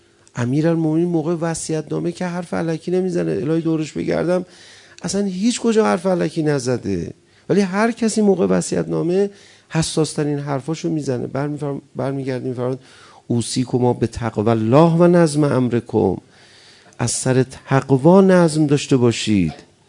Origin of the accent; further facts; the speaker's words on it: Iran; پیر مردی بود، فهمید من ایرانیم